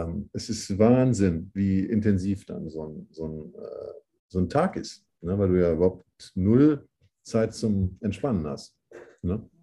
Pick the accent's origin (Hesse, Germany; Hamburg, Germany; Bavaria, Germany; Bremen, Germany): Hamburg, Germany; Und wie sagt man bei uns in Hamburg? Sagt man Moin Maste.